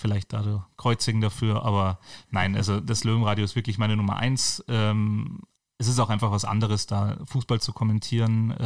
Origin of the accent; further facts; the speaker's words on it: Munich, Bavaria, Germany; born there; Also ich bin geboren in München, auch, also wirklich zu Hause auf die Welt gekommen, in Neuhausen.